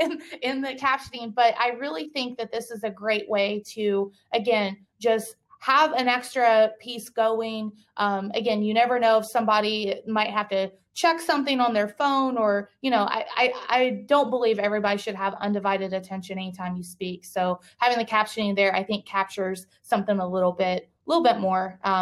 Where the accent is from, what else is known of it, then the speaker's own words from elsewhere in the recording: the South, United States; accent: Southern; if my Southern accent comes out a little bit, that way people can catch up on it.